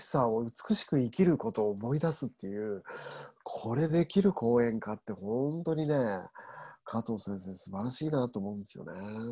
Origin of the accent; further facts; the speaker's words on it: Niigata, Japan; 僕はもう新潟で育ってますから